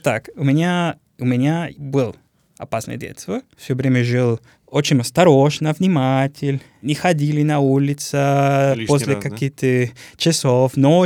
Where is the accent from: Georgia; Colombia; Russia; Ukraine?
Colombia; Cali, Valle del Cauca; Russian is a second language; Так, я родилась в Кали. Это город на юге Запад, рядом с Тихий океан, в 89-м году.